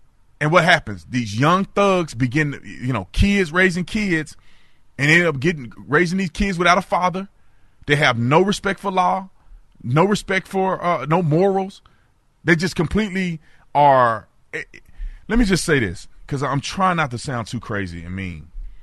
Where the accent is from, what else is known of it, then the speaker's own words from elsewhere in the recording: Texas, United States; I'm born and raised in Texas. I got my family in Dallas, Texas